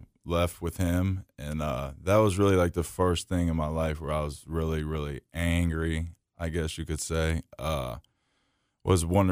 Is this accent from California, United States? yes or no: no; Cincinnati, Ohio, United States; I'm 31 years old. I'm from Cincinnati, Ohio. I was born on the west side of Cincinnati.